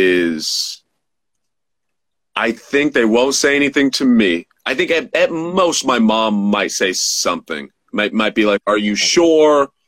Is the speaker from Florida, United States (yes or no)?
no; California, United States; now in Chicago, United States; I don't want to say I'm even from California anymore.